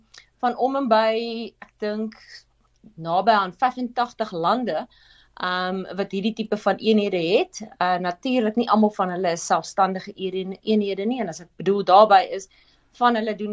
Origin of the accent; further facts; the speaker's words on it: Randfontein, Gauteng, South Africa; ek kom eintlik van die Wesrand af, by klein hoeve groot geword, buite Randfontein skool gegaan, in die klein dorpie, laerskool en hoërskool